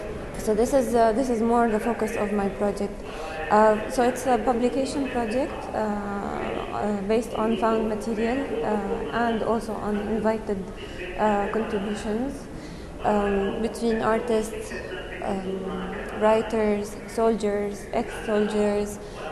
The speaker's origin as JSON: {"language": "English", "country": "Jordan", "said": "I am from Jordan."}